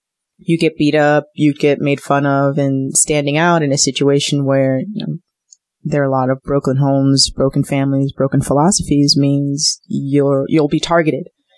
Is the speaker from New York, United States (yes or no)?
yes; Harlem, New York, United States; growing up in an area like I grew up in Harlem, so I could relate to the character.